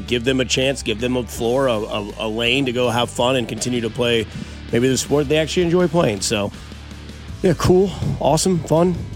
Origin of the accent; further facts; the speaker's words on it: New York, United States; Like, it's just, we're from New York.